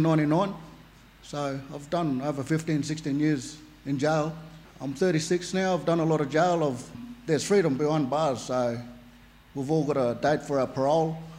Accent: Darwin, Northern Territory, Australia; I come from Darwin, you know, like, so pretty much back in 2017, I come down to Melbourne, got into a bit of mischief, went back up to Darwin, got extradited back down to Melbourne. So me being Aboriginal and coming down to Victoria

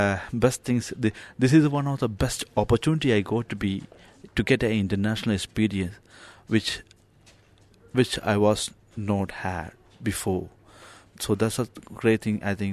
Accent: South India, India; English is a second language; now in Brisbane, Australia; I am from India, at the southern part of India. I'm in Lush, Brisbane, in Australia.

